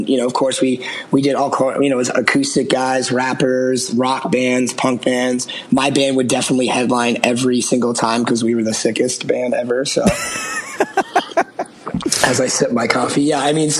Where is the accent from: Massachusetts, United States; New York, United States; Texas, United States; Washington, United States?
Massachusetts, United States; And, you know, I grew up outside of Boston. So like I knew about shows, but it was impossible for me to get to show or play one